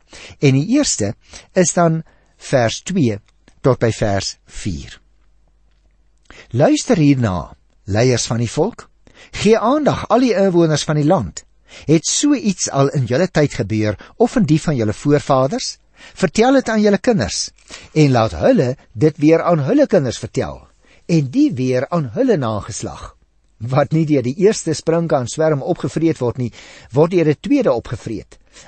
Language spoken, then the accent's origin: Afrikaans; Western Cape, South Africa; ek in die Boland groot geword het en daar kry mens nie regtig sprinkaanpla nie. Maar toe ek my eerste gemeente gekom het in Kroonstad, daar in Kroonenwil Noord